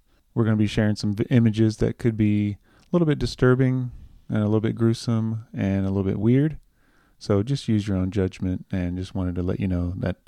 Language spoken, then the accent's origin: English; Japan; It's reminiscent to, for me, of growing up in Japan.